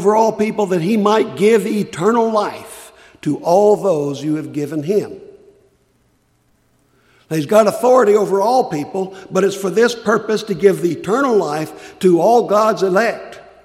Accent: United States; As an American, I can go vote.

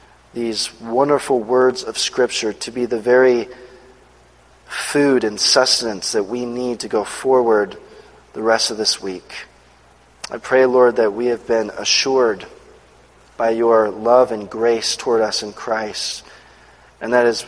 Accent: San Diego, California, United States; I grew up in San Diego. I was born and raised, so I was a Chargers fan.

